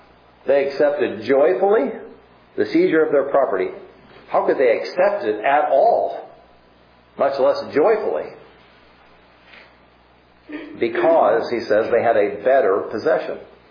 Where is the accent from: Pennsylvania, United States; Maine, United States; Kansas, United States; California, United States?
Kansas, United States; Concordia; I grew up in Concordia